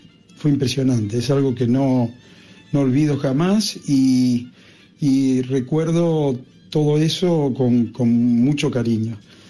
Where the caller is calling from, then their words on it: Villa General Mitre, Argentina; de Villa General Mitre.